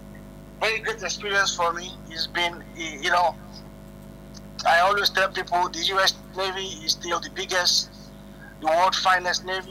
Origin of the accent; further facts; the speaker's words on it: Nigeria; born there; I was born in Nigeria.